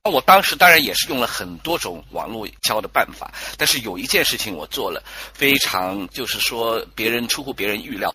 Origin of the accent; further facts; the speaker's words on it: Jiangsu, China; born there; moved away as an adult; 我其实呢是在1990年的时候到澳大利亚去留学的。我原来就是出生在江苏这边哈